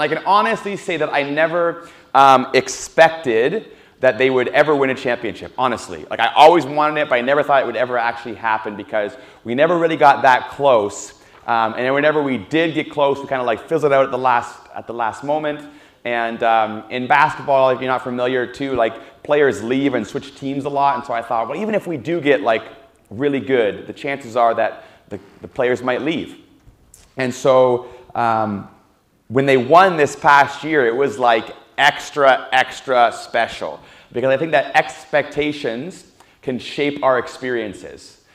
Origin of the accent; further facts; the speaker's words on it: Toronto, Ontario, Canada; I'm from Toronto area, and so I'm a huge, like, Toronto sports anything fan.